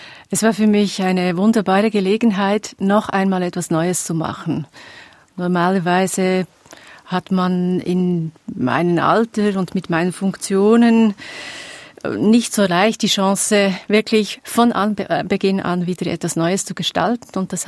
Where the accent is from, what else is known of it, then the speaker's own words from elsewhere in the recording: Bern, Switzerland; Selbst als Bernerin muss ich neidlos sagen